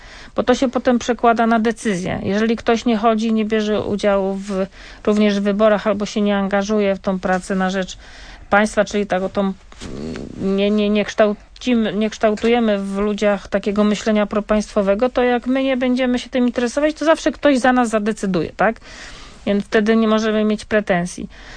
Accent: Baltic coast, Poland; akurat ja pochodzę z Wybrzeża

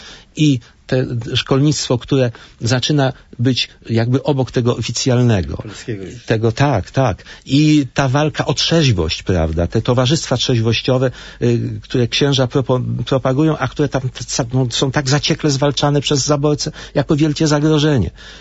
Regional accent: Łódź, Łódź Voivodeship, Poland; Łódź to moje rodzinne miasto

